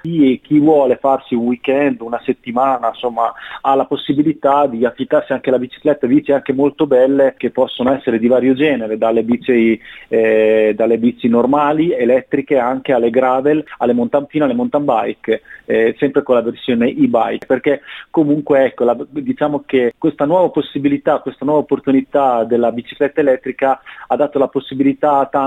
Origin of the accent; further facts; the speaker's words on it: Rimini, Emilia-Romagna, Italy; Essendo riminese, diciamo ciclista da ormai 15 anni